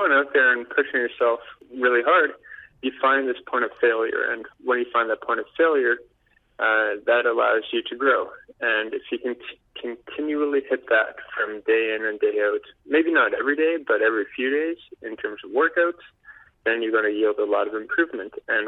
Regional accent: Port Moody, British Columbia, Canada; also born or lived in Calgary; I spent some time growing up in Port Moody, BC, where I was a part of the Junior Grizzlies League. And then when we moved to Calgary, I joined up with the community team and continued to play through junior high school, private club.

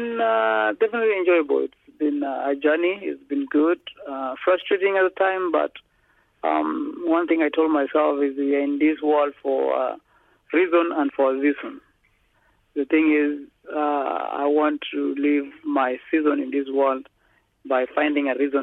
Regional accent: Kenya; born there; You know, I was born in Kenya

